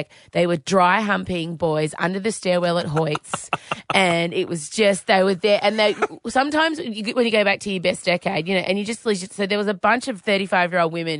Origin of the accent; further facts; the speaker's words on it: Australia; as an Australian